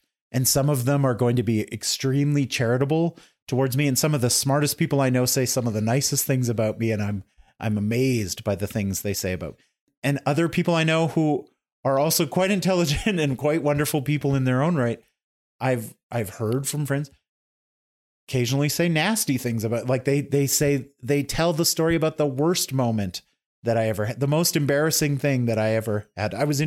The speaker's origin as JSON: {"language": "English", "region": "Saskatchewan", "country": "Canada", "also_born_or_lived": "Toronto", "lives_now": "Edmonton, Canada", "said": "we're from Toronto. Well, I'm from small town Saskatchewan originally, but I lived in Toronto for a decade."}